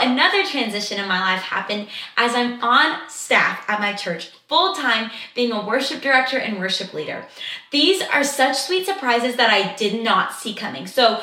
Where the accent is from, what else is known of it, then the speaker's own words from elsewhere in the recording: Arkansas, United States; Growing up in Arkansas, y'all, you would literally open up the door, grab what you wanted, close the door, and go.